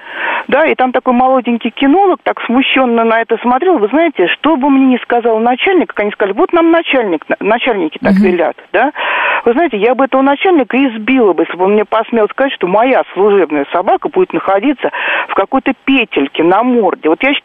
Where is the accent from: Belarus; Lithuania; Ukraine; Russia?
Russia; Moscow; Я москвичка. Да.